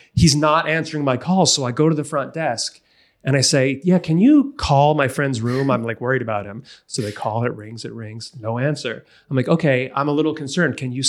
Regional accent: New Jersey, United States; I'm from New Jersey. I'm an Aquarius.

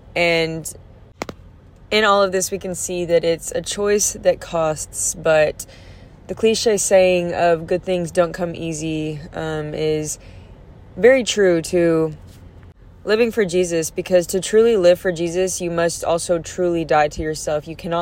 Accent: the South, United States; I would assume that you guys could guess that I'm from the South, from the Southern states, and just throwing y'all casually into the conversation.

